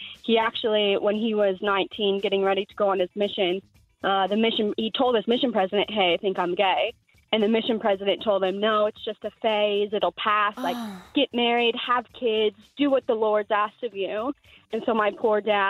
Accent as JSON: {"language": "English", "region": "Utah", "country": "United States", "tie": "born or raised there", "said": "I was 16 years old, and I grew up in Utah in the States, very, very Mormon family."}